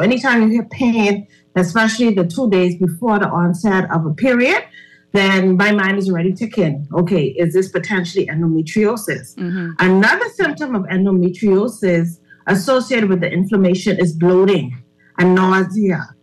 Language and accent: English; Fox Hill, New Providence, Bahamas; I am from Fox Hill. I hail from the Fox Hill community.